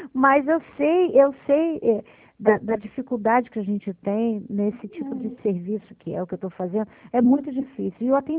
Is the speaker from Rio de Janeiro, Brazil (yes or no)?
yes; Rio de Janeiro, Brazil; eu estou no Rio de Janeiro. Não, no Rio de Janeiro, centro do Rio.